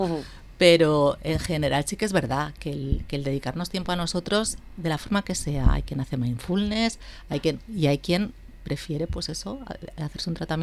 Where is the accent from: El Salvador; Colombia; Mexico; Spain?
Spain; Y no olvidar que somos españoles.